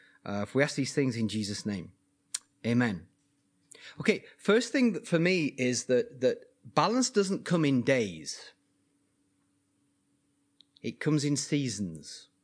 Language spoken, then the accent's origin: English; England, United Kingdom; now in New Zealand; I'm an Englishman, but is really a New Zealander at heart and in passport and everything else.